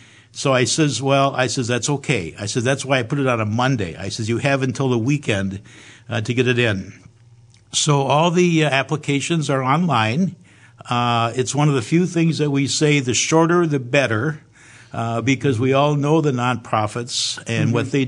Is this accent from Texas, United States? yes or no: no; Beaver Dam, Wisconsin, United States; Well, first of all, I was born and raised in Beaver Dam